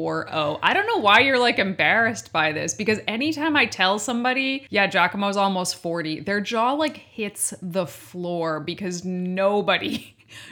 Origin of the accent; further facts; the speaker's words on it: New England, United States; growing up in New England where we see a ton of snow.